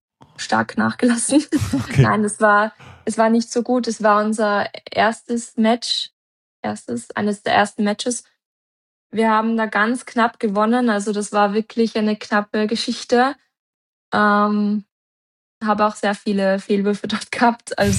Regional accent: Tyrol, Austria; now in Vienna, Austria; wirklich trainieren angefangen habe und auch sehr lange. Also bis ich dann eigentlich weggezogen bin aus Tirol.

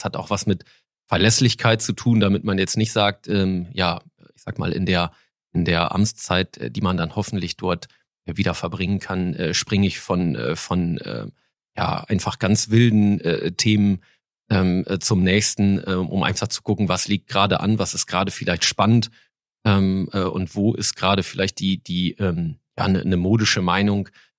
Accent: Wietmarschen, Lower Saxony, Germany; in der Tat gebürtiger Wiedmarscher. Ich sage immer, einer der ersten Wiedmarscher. Vor 50 Jahren war ja die Gebietsreform, so einer der ersten echten Wiedmarscher.

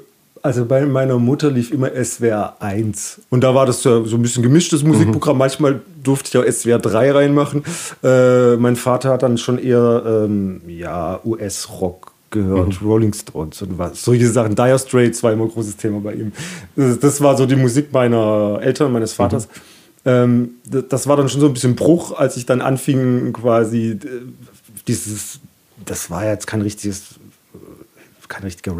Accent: Baden-Württemberg, Germany; ich bin aus dem Landkreis, das ist richtig, im Landkreis geboren, im Landkreis aufgewachsen.

